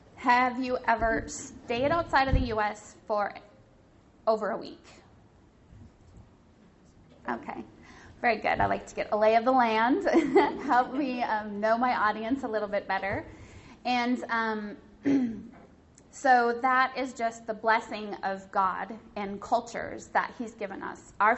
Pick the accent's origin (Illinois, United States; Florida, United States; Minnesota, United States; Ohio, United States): Minnesota, United States; I grew up in a Christian family in a home. I grew up here in Minnesota, even though now, I mean, yes, it's my home, but it's not my home.